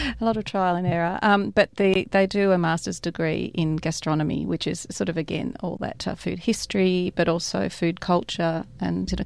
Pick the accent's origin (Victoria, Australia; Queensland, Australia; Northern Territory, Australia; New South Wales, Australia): Victoria, Australia; Melbourne; moved away; My mum we grew up in Melbourne